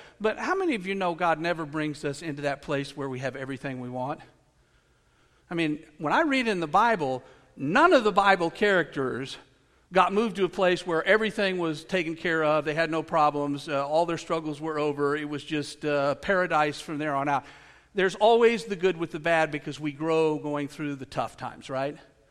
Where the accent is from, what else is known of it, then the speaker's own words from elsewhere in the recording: United States; I mean, we grew up in America. We all knew that.